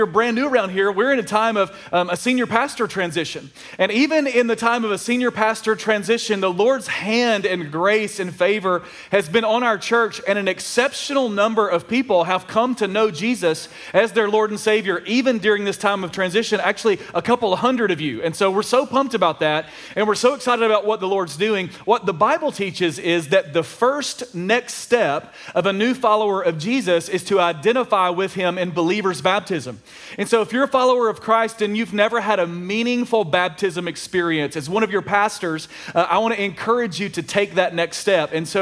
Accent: Alabama, United States; accent: Alabamian; In fact, English is not even my first language. Alabamian is my first language. We all know that's very different than real English, right?

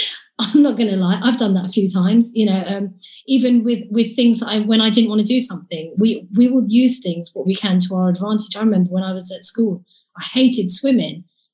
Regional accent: Bournemouth, South West England, United Kingdom; I was born in Bournemouth and I've been to school in Bournemouth. I've spent my life here.

